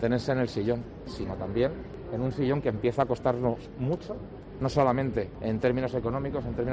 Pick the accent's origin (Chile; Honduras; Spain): Spain; Valencian Community